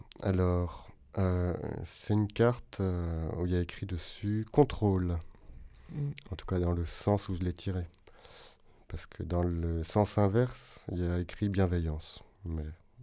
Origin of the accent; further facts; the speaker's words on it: Mulhouse, Grand Est, France; born there; now in Grenoble, France; Je suis né à Mulhouse. J'habite à Grenoble depuis 3 ans.